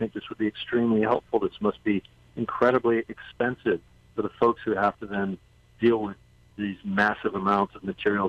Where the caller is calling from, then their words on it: Kaimuki, Hawaii, United States; I'm calling from Kaimuki.